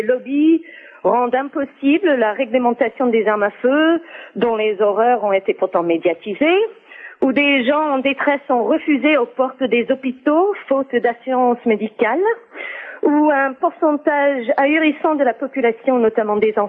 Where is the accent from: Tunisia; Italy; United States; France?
United States; New York City, New York; Je suis américaine, née et élevée à Manhattan.